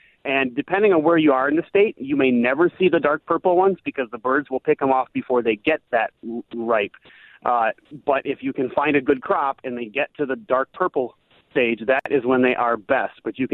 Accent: Wausau, Wisconsin, United States; also born or lived in Madison, United States; Well, I grew up mostly in Wausau and Madison in the city, and I was an avid forager.

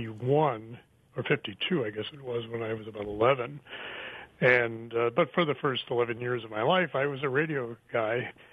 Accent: Detroit, Michigan, United States; born there; I was born in Detroit, went to the University of Michigan.

